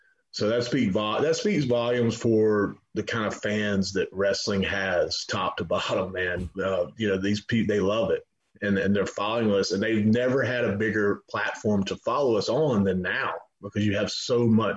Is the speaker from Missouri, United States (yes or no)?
no; Georgia, United States; I'm from Georgia, so we fry everything.